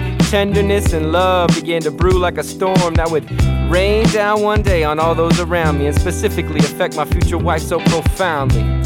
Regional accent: Las Vegas, Nevada, United States; I was raised in Sin City, that was appropriately named.

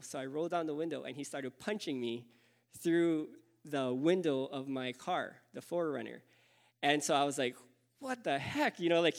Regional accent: Hawaii, United States; I was like, oh, you know, I'm here from Hawaii, and I'm doing, you know, a mission for the summer.

